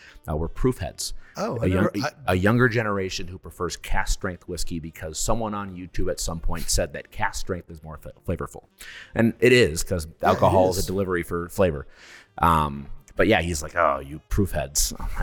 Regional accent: Milwaukee, Wisconsin, United States; I'm originally born and raised in Milwaukee

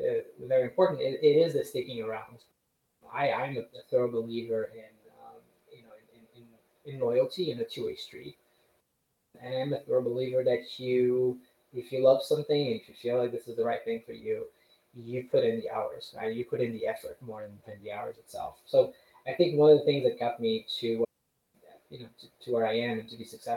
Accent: Brazil; also born or lived in Montreal, Canada; And I was brought up in Brazil, but I was also brought up in Canada. So part of my childhood was actually in Montreal, which means that I speak French.

